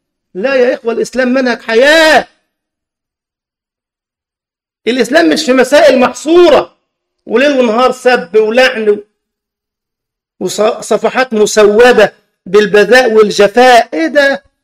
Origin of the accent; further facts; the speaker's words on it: Egypt; عندنا في مصر انقسموا إلى قسمين وفريقين